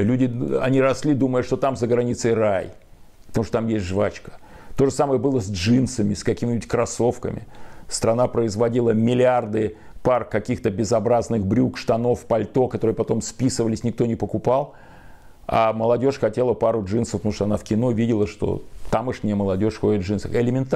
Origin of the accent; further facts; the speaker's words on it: Saint Petersburg, Russia; Ну, например, я рос в Ленинграде.